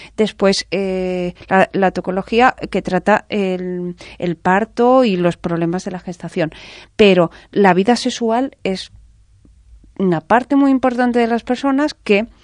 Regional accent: Extremadura, Spain; yo soy extremeña, la X no la he pronunciado nunca

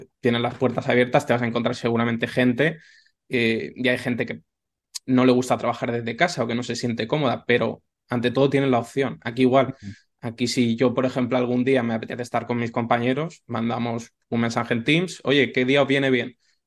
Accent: Albacete, Castilla-La Mancha, Spain; yo también porque soy procedente de Albacete y en Albacete somos los que somos

